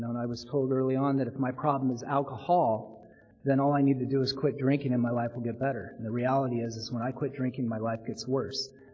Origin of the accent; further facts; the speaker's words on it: Portland, United States; decided that what I needed to do was get out on the freeway and hitchhike up to Portland, which was my hometown.